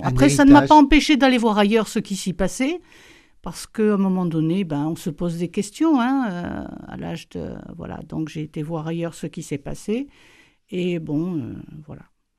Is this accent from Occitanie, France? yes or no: yes; Toulouse, Occitanie, France; born there; je suis née, malgré tout, je suis née à Toulouse, je suis toulousaine.